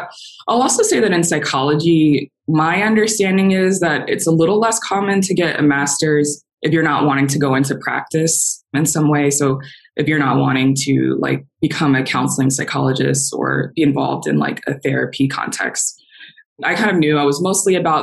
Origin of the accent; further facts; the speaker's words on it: Stone Mountain, Georgia, United States; Okay, so I grew up in Atlanta, Georgia. I specifically in Stone Mountain, which is kind of on the east side. And I was born and raised there.